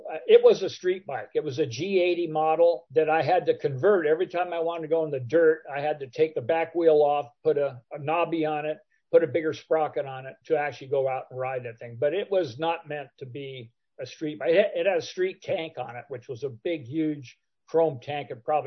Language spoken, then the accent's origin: English; California, United States; I grew up in Southern California. Well, I was born in 1942, but by the time I got on a motorcycle, it was about 1961.